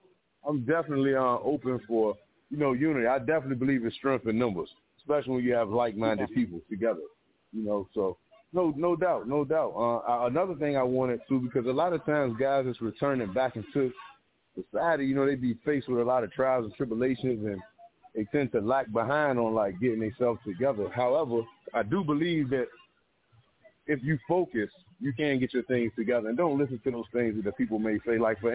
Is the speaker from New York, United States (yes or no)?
no; Norfolk, Virginia, United States; I came from, I am from Norfolk, Virginia. I have come up in an area of Norview, which is, you know, a highly drug-infested area, a lot of gang and activity and things of such.